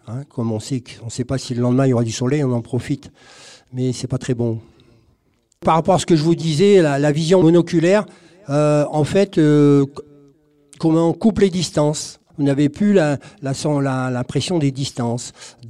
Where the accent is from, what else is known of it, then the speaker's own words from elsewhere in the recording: Hauts-de-France, France; moved away; Plage du Nord, je suis parti du Nord sans forcément retourner très très longtemps. Je ne suis pas retourné souvent, je veux dire. Et 20 ans, 25 ans après, j'ai retrouvé mon pays